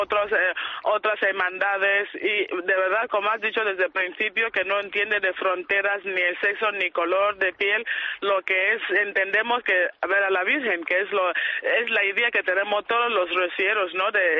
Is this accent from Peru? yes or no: no; South, Nigeria; Spanish is a second language; moved away; yo soy del sur de Nigeria, la religión es muy presente en nuestras vidas.